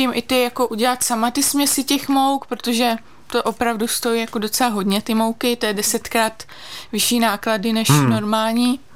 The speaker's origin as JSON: {"language": "Czech", "region": "Pardubice Region", "country": "Czechia", "said": "No tak já pocházím z Chrudimska, takže to byla jasná volba"}